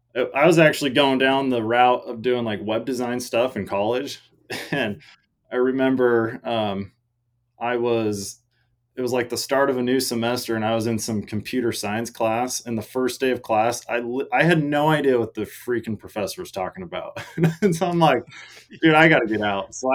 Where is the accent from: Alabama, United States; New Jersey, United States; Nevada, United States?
Nevada, United States; Mesquite; also born or lived in Salt Lake City / St. George; now in Logandale, United States; I live in Logandale. I grew up in Mesquite.